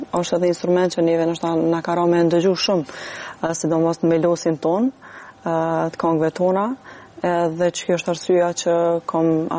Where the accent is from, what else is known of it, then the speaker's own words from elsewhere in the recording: Prizren, Prizren District, Kosovo; jam klarinetiste nga Prizreni